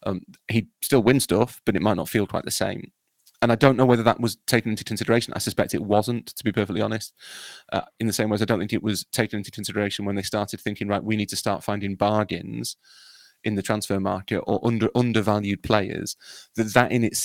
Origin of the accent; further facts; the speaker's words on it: Leeds, Yorkshire and the Humber, United Kingdom; also born or lived in Manchester; And look, I used to live in Manchester, and I am from Leeds, and all the great northern cities basically think of themselves as being a bit different to the rest of England.